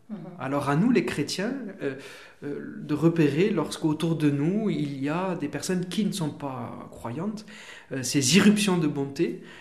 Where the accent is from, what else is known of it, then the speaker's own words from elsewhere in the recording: Toulouse, Occitanie, France; born there; je suis toulousain de naissance, mais aussi de cœur